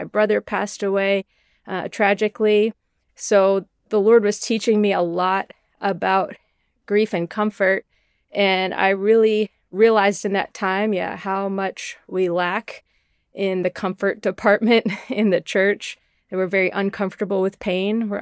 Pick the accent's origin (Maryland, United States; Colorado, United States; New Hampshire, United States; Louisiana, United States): New Hampshire, United States; I grew up in New Hampshire, family of 12 children.